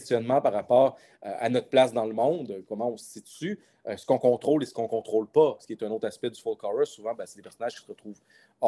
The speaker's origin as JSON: {"language": "French", "region": "Quebec", "country": "Canada", "said": "Quand j'étais petit, moi, je viens du nord du Québec, l'Abitibi"}